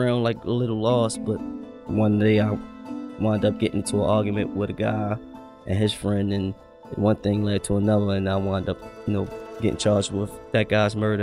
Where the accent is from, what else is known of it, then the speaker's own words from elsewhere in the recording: Baltimore, Maryland, United States; I grew up in West Baltimore. I was raised by a single mom. I have brothers and sisters. Just West Baltimore, North Avenue, North Pulaski, North and Warwick. It's all the same neighborhood to me, for real.